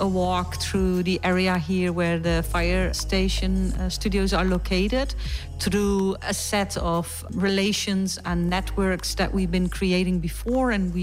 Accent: Netherlands; I'm an artist from the Netherlands

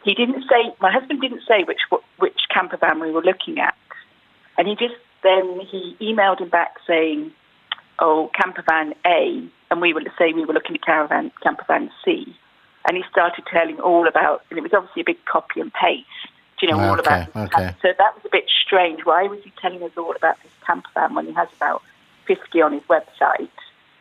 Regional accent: England, United Kingdom; as you can tell by my accent, I'm English originally.

